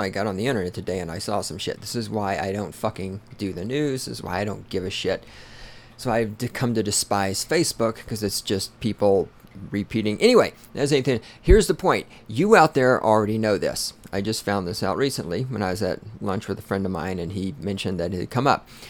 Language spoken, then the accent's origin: English; the South, United States; Okay, number one, I am from the South. The South is a different culture from other places in the United States.